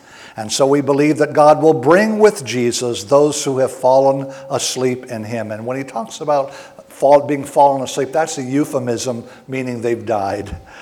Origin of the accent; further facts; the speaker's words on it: Hawaii, United States; born there; I was born in Hawaii. My mother was born and raised in Hawaii.